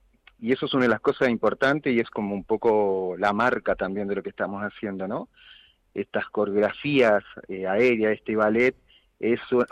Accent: Alicante, Valencian Community, Spain; somos de Alicante, pero veraneamos en Madrid.

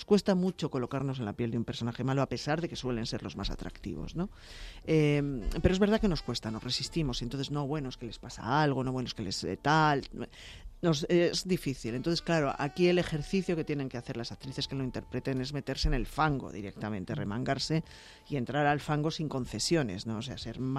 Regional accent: Valladolid, Castile and León, Spain; También yo soy de Valladolid

